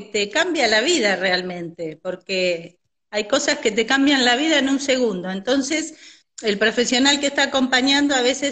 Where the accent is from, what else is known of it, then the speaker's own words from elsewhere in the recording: San Antonio de Padua, Buenos Aires Province, Argentina; now in Trenque Lauquen, Argentina; Sí, de la zona oeste, y ahora estoy en el oeste de la provincia, porque Trenquelauquen está bien al oeste de la provincia.